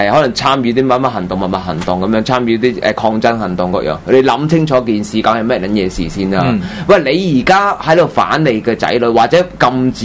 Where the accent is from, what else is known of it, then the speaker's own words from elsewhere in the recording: Hong Kong; 如果我哋攞唔翻我哋本身香港人本身應該攞到嘅嘢